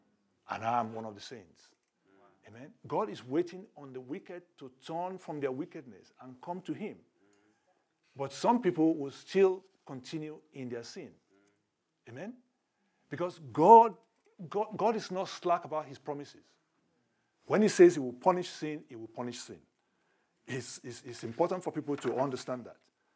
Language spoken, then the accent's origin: English; Nigeria; because I come from Nigeria, I can tell this story.